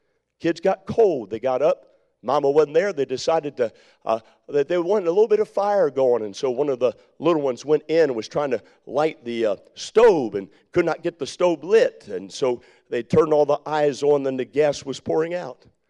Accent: Maryland, United States; I grew up in the Maryland area, and so he lived right across our field.

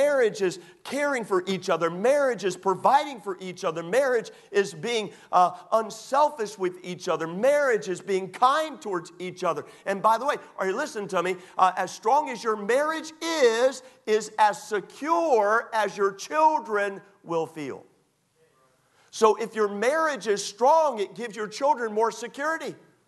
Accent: Maryland, United States; I grew up in Maryland, and oftentimes, more than not, we go down to the Chesapeake.

